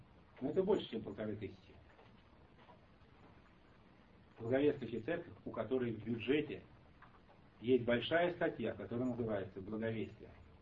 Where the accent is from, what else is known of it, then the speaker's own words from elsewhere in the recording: Minsk, Belarus; Я из Минска, и я пресвитер церкви Благовестия.